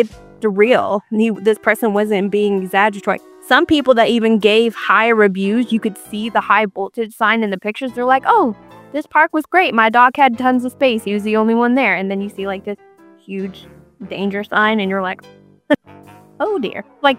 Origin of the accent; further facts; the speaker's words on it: Boston, Massachusetts, United States; I am from Boston.